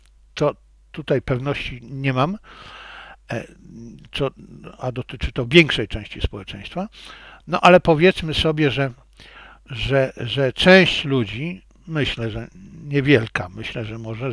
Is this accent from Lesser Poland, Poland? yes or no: no; Silesian Voivodeship, Poland; born or raised there